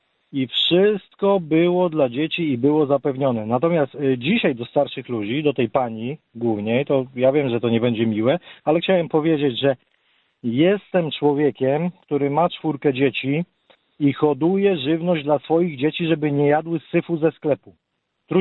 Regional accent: Warsaw, Masovian Voivodeship, Poland; ja jestem z Bemowa w ogóle, więc w Warszawie

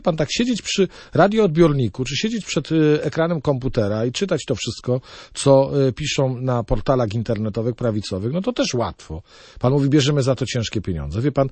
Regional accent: Szczecin, West Pomeranian Voivodeship, Poland; kocham moją małą ojczyznę, kocham mój Szczecin, kocham Świnoujście, kocham Pyrzycę, jestem dumnym, że jestem posłem i reprezentantem tej ziemi

